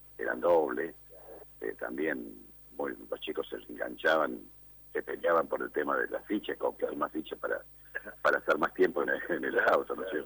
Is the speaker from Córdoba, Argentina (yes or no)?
yes; Freyre, Córdoba, Argentina; now in Brinkmann, Argentina; En Freire, Sí, yo soy de Freire.